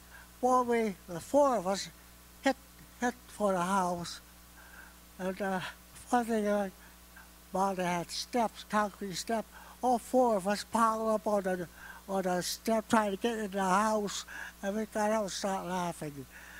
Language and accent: English; Fresno, California, United States; also born or lived in San Francisco; I was born in San Francisco, Chinatown. Came to Fresno when I was about 8 years old, 6 or 8 years old, on the west side. I was raised on the west side